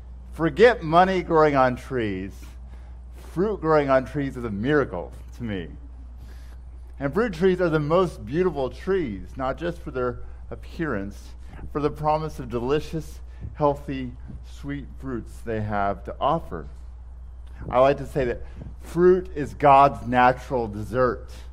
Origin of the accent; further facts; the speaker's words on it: Texas, United States; now in Virginia, United States; One of my favorite things about living in Virginia is that fruit grows on trees. I'm from the Great Plains of Texas, where there are no native trees.